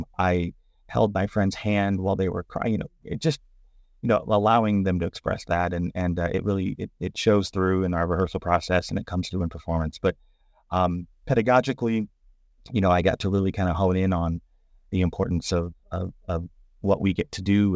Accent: Florida, United States; now in Chattanooga, United States; Growing up in Florida and then grad school in Atlanta, and Chattanooga for me is pretty north. But it's been awesome ever since, all 21 years of it.

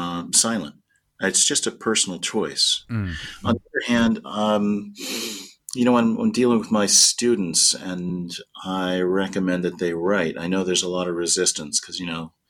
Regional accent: New Mexico, United States; as a kid growing up in New Mexico, I was very influenced by the Native Americans.

